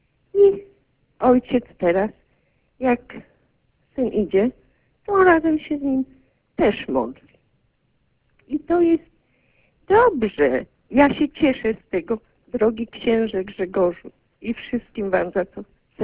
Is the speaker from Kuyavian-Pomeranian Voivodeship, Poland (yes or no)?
yes; Toruń, Kuyavian-Pomeranian Voivodeship, Poland; Przedstawiłam się, że jestem z Torunia.